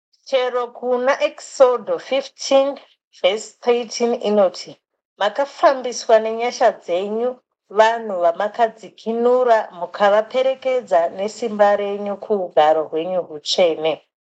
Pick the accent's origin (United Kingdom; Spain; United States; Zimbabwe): Zimbabwe; first language Shona; English is a second language; I'm from Zimbabwe. I will translate to you in my language, which is Shona.